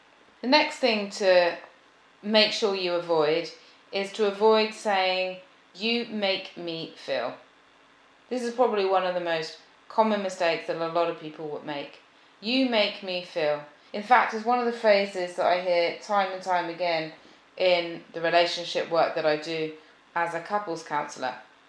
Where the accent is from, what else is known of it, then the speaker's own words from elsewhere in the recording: United Kingdom; I love sarcasm, I'm British, and this is what we do.